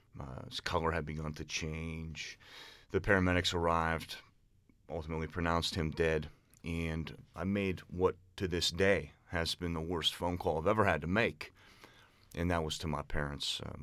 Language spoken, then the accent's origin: English; Pennsylvania, United States; I am a lifelong Pennsylvanian, born and raised in Cambria County, the oldest of three boys